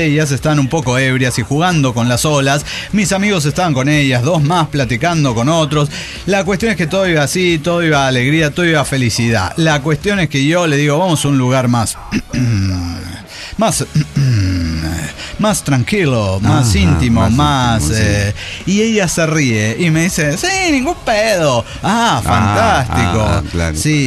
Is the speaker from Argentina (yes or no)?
yes; Argentina; yo soy argentino